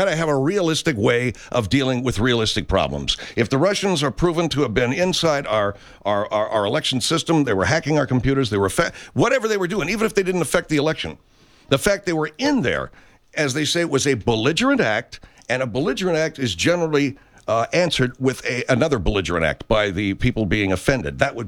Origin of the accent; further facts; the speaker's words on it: Arcadia, California, United States; I went back into the San Gabriel Valley, you know, that's where I grew up